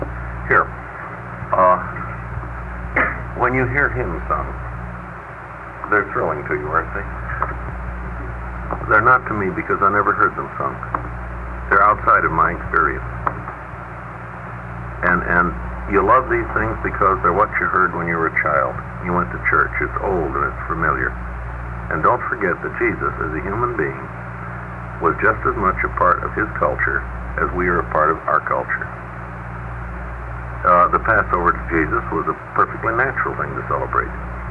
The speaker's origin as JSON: {"language": "English", "country": "United States", "said": "the 4th of July as an American."}